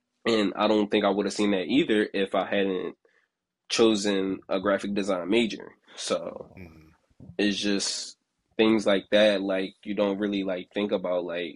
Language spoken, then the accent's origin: English; Philadelphia, Pennsylvania, United States; when I grew up in North Philly, so like, I had friends in North Philly, But when I moved to West Philly